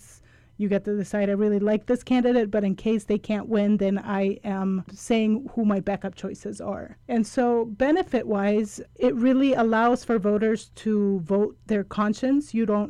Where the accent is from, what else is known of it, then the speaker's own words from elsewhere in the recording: Santa Fe, New Mexico, United States; in my hometown where I live in Santa Fe, New Mexico